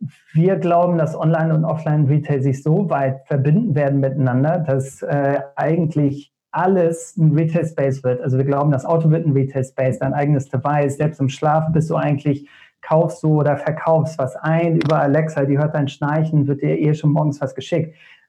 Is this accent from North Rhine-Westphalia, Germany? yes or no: no; Lüneburg, Lower Saxony, Germany; irgendwo in der Lüneburger Innenstadt, wo ich herkomme